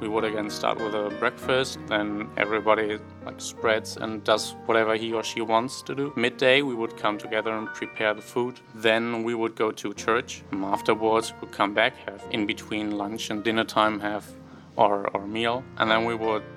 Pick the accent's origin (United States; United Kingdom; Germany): Germany; English is a second language; I'm from Germany. I teach German here at SU.